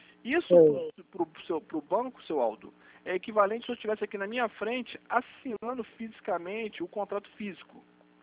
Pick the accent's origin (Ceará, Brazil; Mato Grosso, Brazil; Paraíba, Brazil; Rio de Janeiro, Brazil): Rio de Janeiro, Brazil; sou nascido em Valqueire, mas vivo minha vida secular ali em Sulacap, Valqueire e Bangu no máximo. Pra cá, tô aqui já há 1 ano só